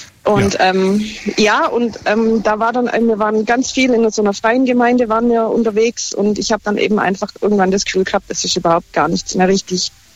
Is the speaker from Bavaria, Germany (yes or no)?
no; Göppingen, Baden-Württemberg, Germany; Ich bin aus dem Raum Göppingen.